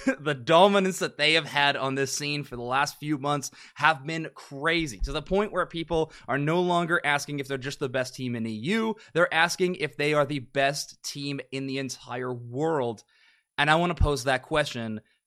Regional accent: Canada; now in United States; I am Canadian, but I'm living in the States.

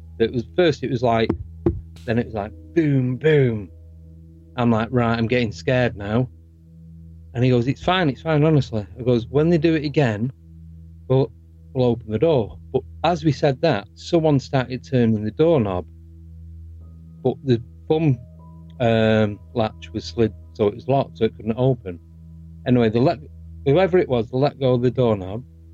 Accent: Manchester, North West England, United Kingdom; Now, I'm from Manchester, originally, in the northwest of England.

